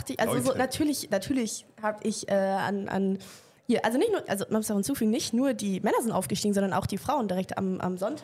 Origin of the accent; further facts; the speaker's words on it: Hamburg, Germany; Wir kommen aus Hamburg und dann können wir sagen, ja, Hafengeburtstag.